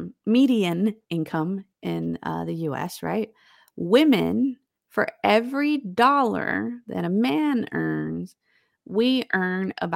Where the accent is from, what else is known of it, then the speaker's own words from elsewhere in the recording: San Francisco, California, United States; now in San Antonio, United States; So for reference, I came from California.